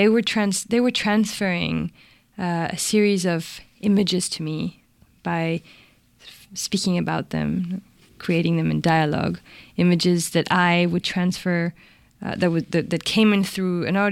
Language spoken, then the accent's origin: English; Mexico City, Mexico; first language Spanish; English is a second language; to inhabit my mother tongue, to make it really my mother tongue, but also at the same time to inhabit Mexico City in a deeper way, because I had never really lived in my own city. So it had to be written in Spanish